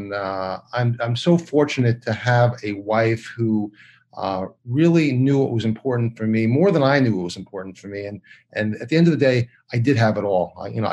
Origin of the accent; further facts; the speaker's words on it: New York, United States; I grew up on Long Island next to a farm.